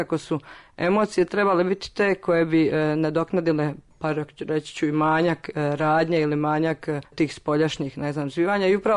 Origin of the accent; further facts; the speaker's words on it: Zadar, Zadar County, Croatia; born there; ja sam rođena u Zadru